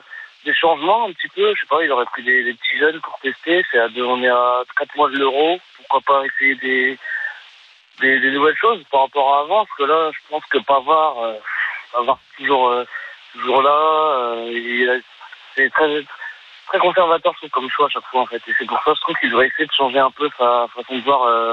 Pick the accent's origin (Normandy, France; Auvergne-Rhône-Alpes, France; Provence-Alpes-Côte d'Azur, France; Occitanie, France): Auvergne-Rhône-Alpes, France; Lyon; alors que bon, je suis lyonnais